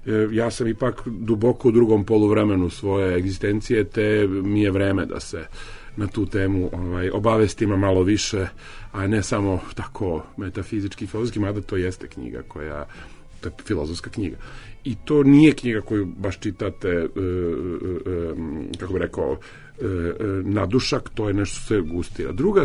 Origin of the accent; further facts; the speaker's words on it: Sarajevo, Federation of Bosnia and Herzegovina, Bosnia & Herzegovina; born there; ja sam Sarajlija po rođenju